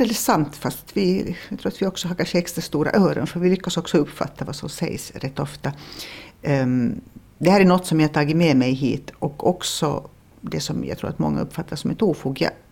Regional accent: Finland; Jag kommer ju från en väldigt pratig kultur. Vi som är finlandssvenskar i Finland, vi pratar en massa.

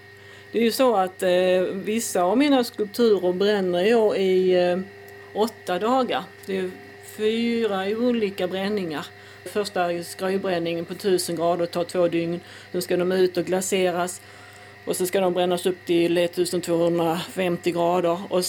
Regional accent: Ängelholm, Skåne, Sweden; för jag är från Ängelholm.

